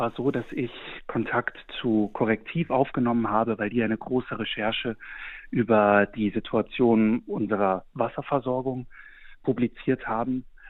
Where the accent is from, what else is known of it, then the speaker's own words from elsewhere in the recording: Düsseldorf, North Rhine-Westphalia, Germany; Ich komme aus Düsseldorf. Um die Ecke ist Kohlegebiet. Viele Teile meiner Familie arbeiten da auch.